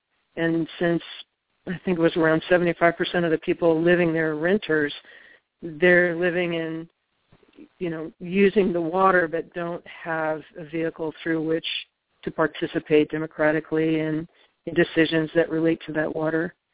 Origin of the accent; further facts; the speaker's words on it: California, United States; I'm a fourth generation Californian. I grew up in the East Bay, had access to good water.